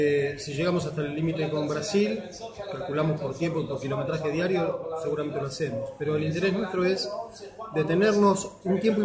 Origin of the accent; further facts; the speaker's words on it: San Isidro, Buenos Aires Province, Argentina; Somos de Buenos Aires, nacidos en San Isidro.